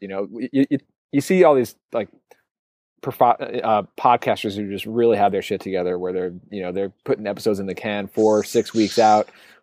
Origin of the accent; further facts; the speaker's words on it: New York, United States; I grew up in New York, and still every single time I end up in Manhattan, it's this energy that feels new.